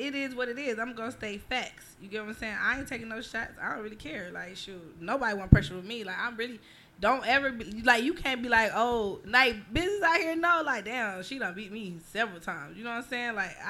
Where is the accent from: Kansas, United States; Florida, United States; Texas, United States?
Texas, United States; Houston; born there; And then I was born in Texas, so we already go big or go home anyway.